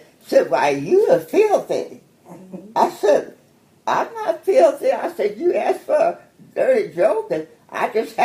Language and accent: English; Kansas City, Missouri, United States; And I said, "Yes, I'm from Kansas City." I said, " … that's what it is."